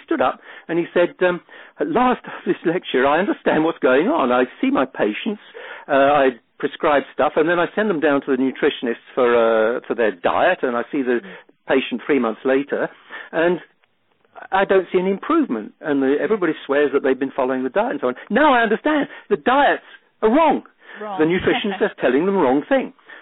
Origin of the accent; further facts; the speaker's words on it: England, United Kingdom; although I'm English, I'm more familiar with what goes on in America